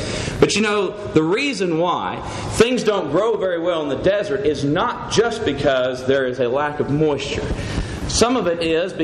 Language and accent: English; Midland, Texas, United States; My hometown where I was born, where my parents were raised, is a little town called Midland, Texas.